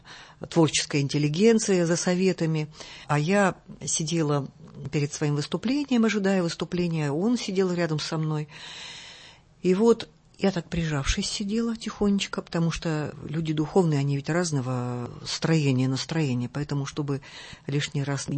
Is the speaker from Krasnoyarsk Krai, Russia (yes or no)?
no; Perm, Perm Krai, Russia; born there; Я родилась в городе Перми. Ну, Пермь – это очень, мне кажется, такой известный индустриальный центр.